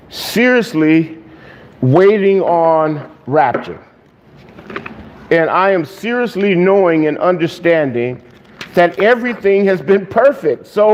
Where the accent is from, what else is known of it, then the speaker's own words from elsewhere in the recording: Los Angeles, California, United States; I mean, I grew up in South Central